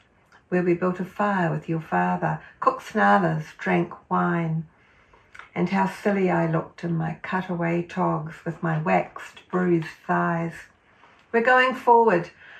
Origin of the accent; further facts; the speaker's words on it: Richmond, Tasman, New Zealand; I was born in Richmond, Nelson. I grew up there in the 50s and 60s, grew up in Waverley Street, born in Hillcrest Hospital at the top of Waverley Street.